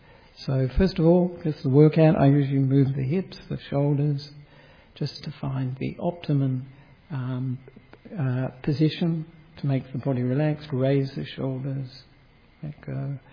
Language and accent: English; Perth, Western Australia, Australia; now in Sri Lanka; even though I am from Perth.